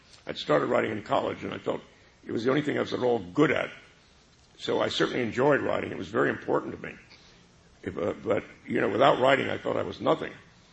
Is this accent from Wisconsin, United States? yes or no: no; Brooklyn, New York, United States; because I grew up in Brooklyn. I was a nice Jewish middle-class boy in Brooklyn.